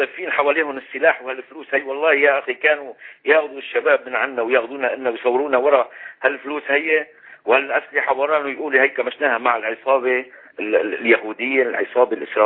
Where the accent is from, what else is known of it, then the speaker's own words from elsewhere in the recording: Syria; moved away; أخي الكريم، أنا سوري وطفلي طالع من سنة 80 من سوريا